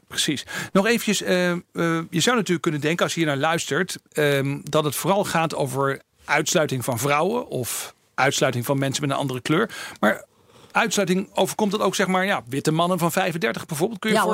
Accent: Groningen, Netherlands; Ik kom zelf uit Oost-Groningen en ging in Amsterdam studeren.

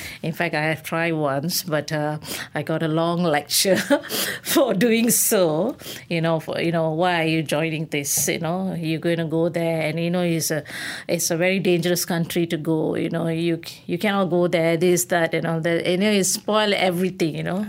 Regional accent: Kepong, Kuala Lumpur, Malaysia; I grew up in Kepong, whereby I'm surrounded with Chinese opera.

